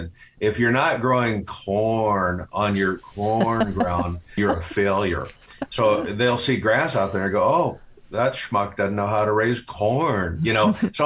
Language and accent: English; Kansas, United States; Where I grew up in Kansas, we're the last remnant of what's called the tall grass prairie.